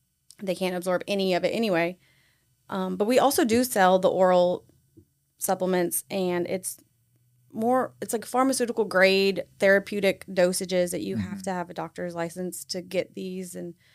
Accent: Grand Coteau, Louisiana, United States; now in Lafayette, United States; I'm originally from Grand Coteau, but I live here in Lafayette.

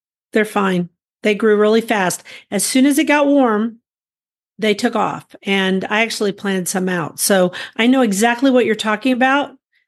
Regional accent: Guthrie, Oklahoma, United States; from Guthrie, Oklahoma, where I garden an acre and a half out of 7.5 acres out in the country.

